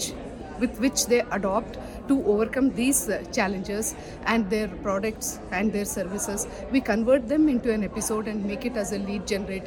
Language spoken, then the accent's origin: English; India; I'm from India